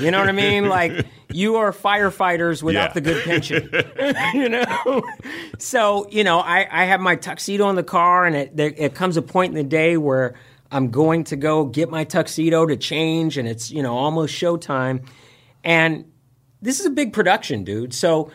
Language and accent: English; California, United States; and I grew up in Northern California, and my father was a Muslim, and my mom was Catholic